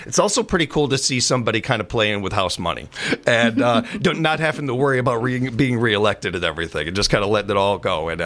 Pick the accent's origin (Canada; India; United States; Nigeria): United States; Chicago, Illinois; watching a bit of the festivities and what's going on in my hometown of Chicago